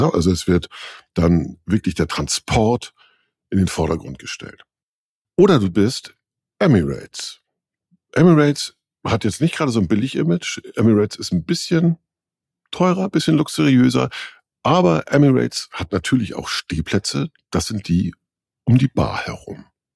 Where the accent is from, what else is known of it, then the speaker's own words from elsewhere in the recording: Northern Germany, Germany; Ich bin Norddeutscher und fertig ist der Lack.